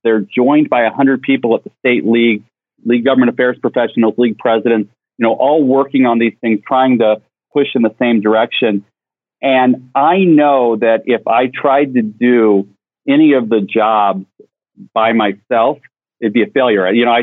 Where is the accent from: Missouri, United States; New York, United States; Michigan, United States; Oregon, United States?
Missouri, United States; moved away as an adult; now in Washington, United States; I came out to Washington to work for my hometown Congressman Dick Gephardt.